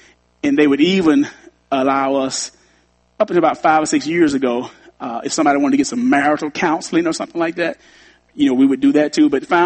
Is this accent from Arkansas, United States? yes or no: yes; Arkansas, United States; I'm from Arkansas. We kind of grew up together, and you know, we all grew up in the church.